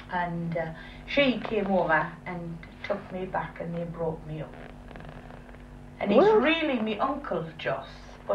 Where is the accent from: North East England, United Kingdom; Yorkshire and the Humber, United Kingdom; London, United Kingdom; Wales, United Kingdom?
North East England, United Kingdom; Hartford Colliery; born there; And they had 9 of a family, and I was born in Hartford Colliery.